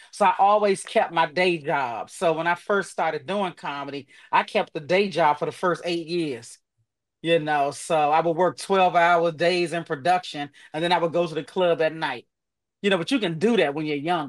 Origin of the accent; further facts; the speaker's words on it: Washington, District of Columbia, United States; I'm from DC.